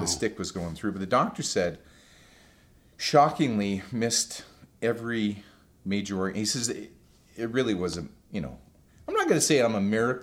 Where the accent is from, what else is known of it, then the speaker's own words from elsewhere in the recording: Taber, Alberta, Canada; Tabor, Alberta.